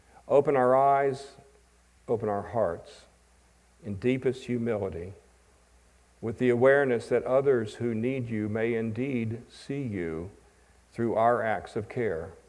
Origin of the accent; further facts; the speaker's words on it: Charlotte, North Carolina, United States; this was a concert that we were giving in North Carolina, because I'm from Charlotte.